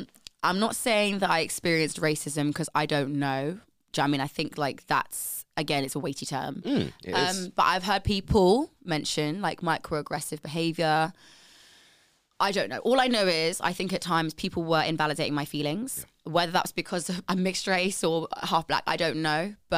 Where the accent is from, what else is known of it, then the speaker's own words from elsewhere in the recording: Jamaica; because I'm Jamaican.